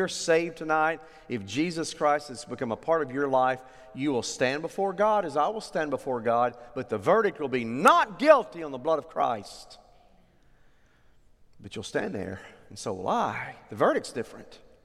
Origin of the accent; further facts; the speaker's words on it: Oklahoma, United States; I've always been told no. Church I grew up in Oklahoma.